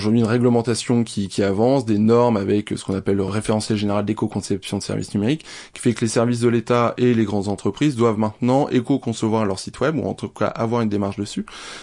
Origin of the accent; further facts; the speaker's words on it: Le Havre, Normandy, France; also born or lived in Marseille; j'ai 41 ans, je suis originaire du Havre. Après des études d'école de commerce dans la région de Marseille, je suis revenu au Havre.